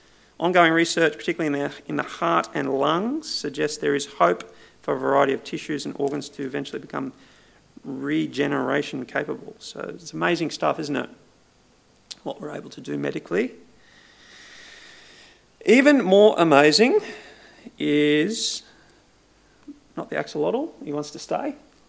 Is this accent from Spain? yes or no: no; North Epping, New South Wales, Australia; I remember my own experience of major bushfires growing up in North Epping